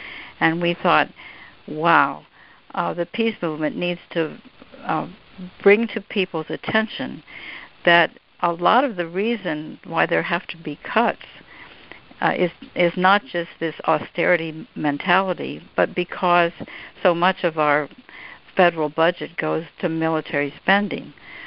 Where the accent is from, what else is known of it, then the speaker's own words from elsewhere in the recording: Northampton, Massachusetts, United States; in my hometown here of Northampton, Massachusetts